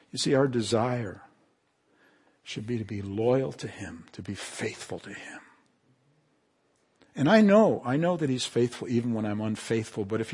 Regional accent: Canary Islands, Spain; I grew up in the Canary Islands, where I heard almost every day from everybody, si Dios quiere, means if God wills it.

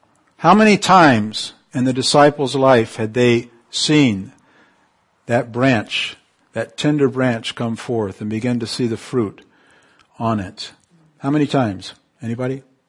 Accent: Canary Islands, Spain; I grew up in the Canary Islands eating figs because they grew there, and the climate was such.

